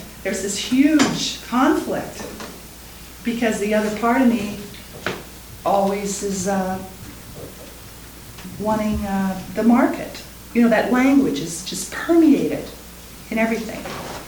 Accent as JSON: {"language": "English", "country": "Canada", "said": "as being Canadian"}